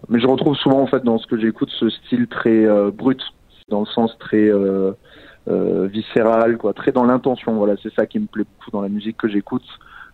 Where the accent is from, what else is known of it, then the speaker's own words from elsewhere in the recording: France; je suis français et toute ma famille aussi. Je n'ai pas d'origine anglo-saxonne ou quoi.